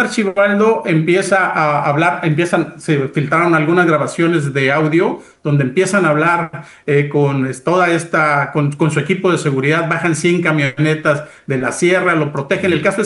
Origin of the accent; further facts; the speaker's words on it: Escuinapa, Sinaloa, Mexico; born there; en el sur de Sinaloa, en Escuinapa, que es donde yo nací.